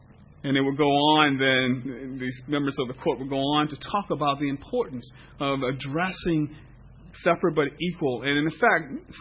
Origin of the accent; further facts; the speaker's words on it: Virginia, United States; born there; Well, I was born in 1955. I was born in Virginia in 1955, and I would say I'm a product of all deliberate speed.